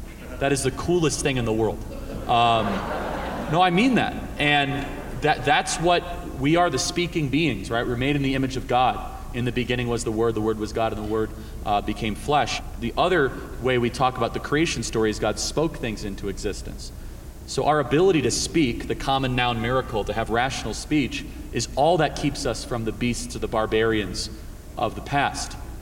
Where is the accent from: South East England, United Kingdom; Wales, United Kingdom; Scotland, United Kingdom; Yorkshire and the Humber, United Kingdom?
Scotland, United Kingdom; And but look, I'm a Scot, and it's kind of in my blood to love a good fight.